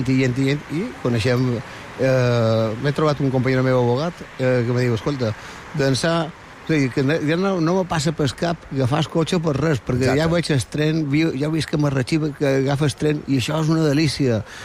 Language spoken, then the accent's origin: Catalan; Balearic Islands, Spain; nosaltres som mallorquins